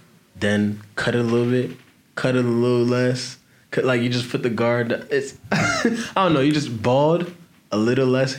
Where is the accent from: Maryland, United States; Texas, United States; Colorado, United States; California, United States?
Maryland, United States; now in South Carolina, United States; Even though I'm from Maryland, I don't know about South Carolina